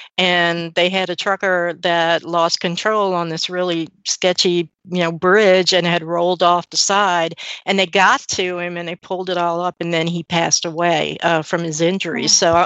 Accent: New Orleans, Louisiana, United States; So, you know, I'm from New Orleans.

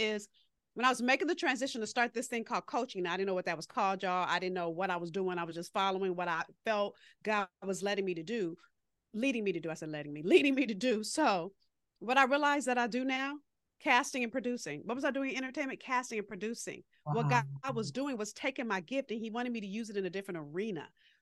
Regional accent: Los Angeles, California, United States; this was right after the LA riots, so 93, and I'm from Los Angeles. So I was in LA at the time.

